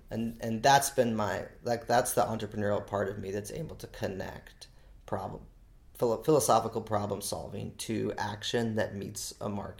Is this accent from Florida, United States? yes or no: yes; Lake Mary, Florida, United States; also born or lived in St. Louis, United States / Denver, United States; I grew up in Lake Mary, so I was in Lake Mary outside, right outside of Orlando all of my, like, from as long as I could remember through high school.